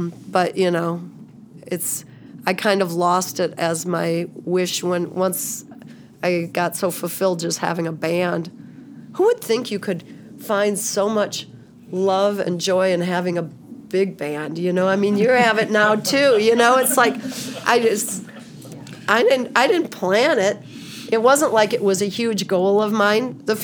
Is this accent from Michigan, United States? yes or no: no; Windom, Minnesota, United States; So the artist on that is a guy from my hometown, from Windham, Minnesota.